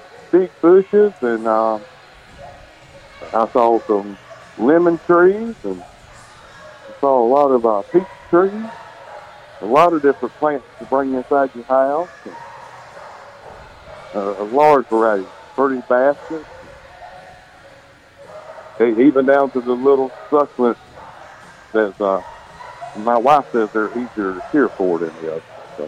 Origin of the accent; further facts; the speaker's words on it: Goldsboro, North Carolina, United States; I'm from Goldsboro.